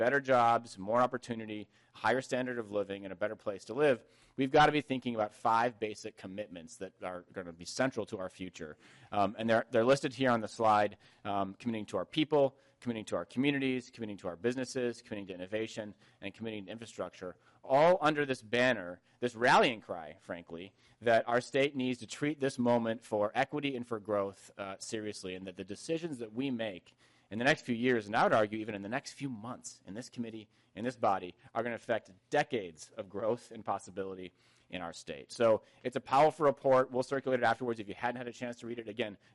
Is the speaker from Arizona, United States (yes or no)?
no; Minnesota, United States; also born or lived in California; I was originally from Minnesota. I grew up in Minnesota until college and then went to California and then ended up in Silicon Valley.